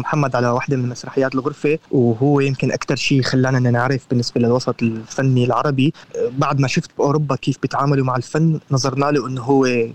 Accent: Syria; moved away as an adult; لما طلعت من سوريا أنا ومحمد

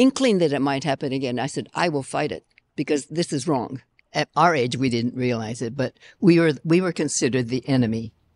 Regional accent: United States; accent: American; I appreciate the Japanese culture, but I'm an American, totally an American. As soon as I opened my mouth, they knew.

